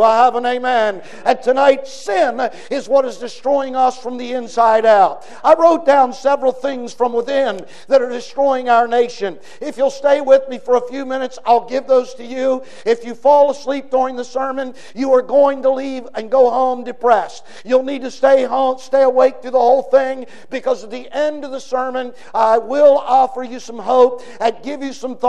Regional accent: Baltimore, Maryland, United States; I grew up in Baltimore, Maryland.

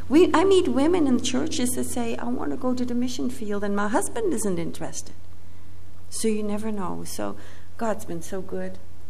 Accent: Netherlands; and we grew up in a Christian home. It's great, wonderful, praise God. But I grew up in the Netherlands in a Catholic area

